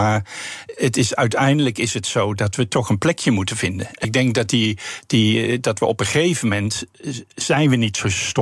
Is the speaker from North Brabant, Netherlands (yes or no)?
yes; North Brabant, Netherlands; born there; now in Groningen, Netherlands; Ja, ik kom uit Groningen. Ja. Ja. Nu wel. Ja, geboren in Brabant, maar altijd gestudeerd in Groningen.